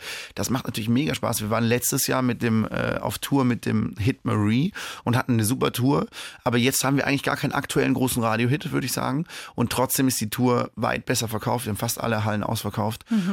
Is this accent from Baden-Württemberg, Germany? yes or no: yes; Freiburg, Baden-Württemberg, Germany; born there; ich bin in Freiburg geboren und dann direkt mit meinen Eltern nach Hause gefahren sozusagen.